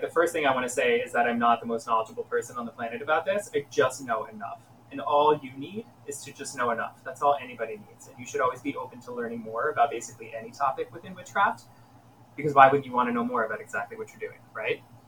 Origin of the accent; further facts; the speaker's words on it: United States; I will fully cop to this because I am also an American